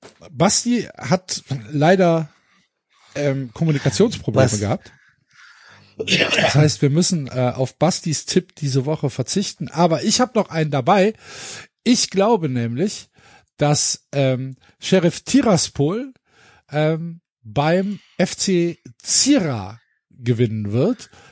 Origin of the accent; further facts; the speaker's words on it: Gelsenkirchen, North Rhine-Westphalia, Germany; Ich bin in Gelsenkirchen aufgewachsen